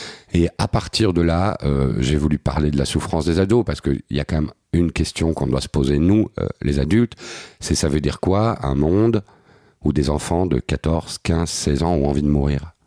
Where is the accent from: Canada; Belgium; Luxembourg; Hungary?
Belgium; moi je suis belge et je suis à Paris là